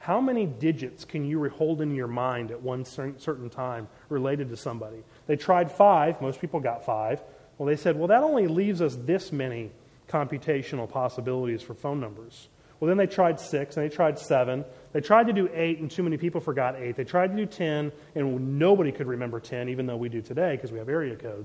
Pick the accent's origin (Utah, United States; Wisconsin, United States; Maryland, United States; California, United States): Maryland, United States; And that was the number that I had growing up in Maryland.